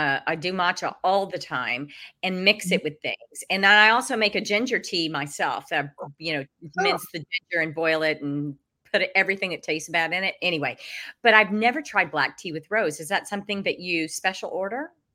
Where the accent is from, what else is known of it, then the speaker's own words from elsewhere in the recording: Texas, United States; also born or lived in Wyoming; Yeah, I grew up in Texas and Wyoming.